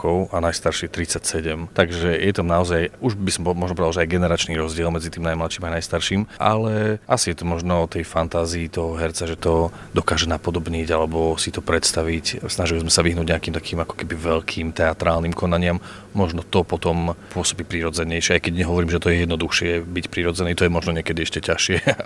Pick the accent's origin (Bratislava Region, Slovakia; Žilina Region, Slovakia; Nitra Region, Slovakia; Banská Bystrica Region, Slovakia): Žilina Region, Slovakia; Liptovský Mikuláš; Áno, my pochádzame z Liptovského Mikuláša, alebo teda z Liptovského Mikuláša okolia